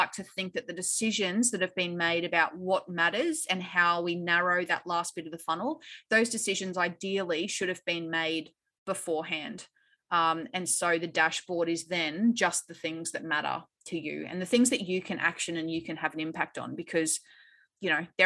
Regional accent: Australia; I'm Australian, obviously, you can tell by my accent.

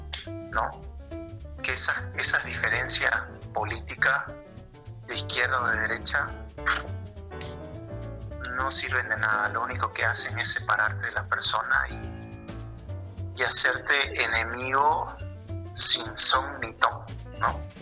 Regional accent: Bolivia; necesitamos una unidad, digamos, una unidad como boliviano para enfrentar todo, ¿no?

